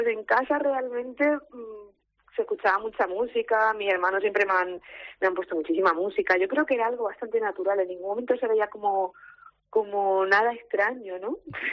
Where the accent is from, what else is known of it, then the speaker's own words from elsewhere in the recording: Málaga, Andalusia, Spain; moved away as an adult; now in Madrid, Spain; como me fui con 18 años de Málaga